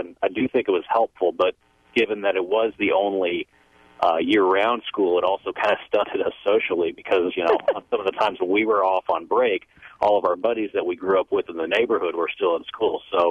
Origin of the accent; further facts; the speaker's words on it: Indianapolis, Indiana, United States; now in Madison, United States; When I was a kid and growing up in Indianapolis, I actually went to one of the first public schools that was year-round